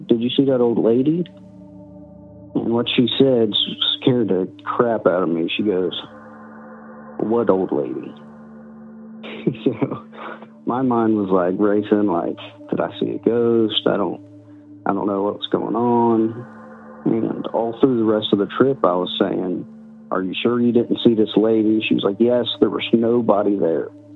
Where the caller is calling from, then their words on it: Cincinnati, Ohio, United States; I'm calling from Cincinnati, Ohio, and I have a little ghost story to tell you.